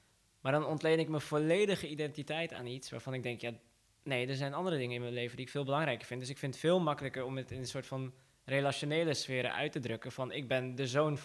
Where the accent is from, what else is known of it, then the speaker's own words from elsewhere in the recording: Iraq; ik kom uit Irak, maar ik ben christelijk. Dus Mesopotamia, daar stammen wij af. Dus dan woon je in een islamitisch land, terwijl je zelf niet islamitisch bent.